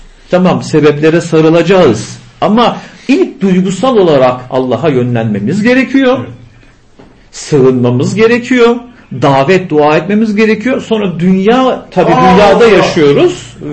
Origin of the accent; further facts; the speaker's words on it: Aegean Region, Turkey; Mesela biz Ege'liyiz. Ege'de bir ifade var.